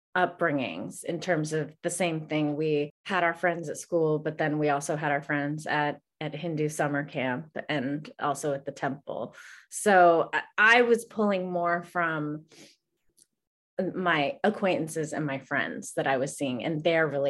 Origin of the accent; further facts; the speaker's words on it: Greensburg, Pennsylvania, United States; So I grew up in Greensburg, Pennsylvania, which is an hour east of Pittsburgh, the suburbs. It's where the movie takes place. It's where we shot the film. We shot in my parents' house, in the house that I grew up in.